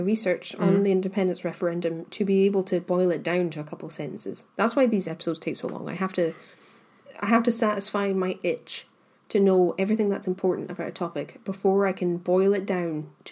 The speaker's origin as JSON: {"language": "English", "region": "Scotland", "country": "United Kingdom", "said": "I'm proud to be Scottish"}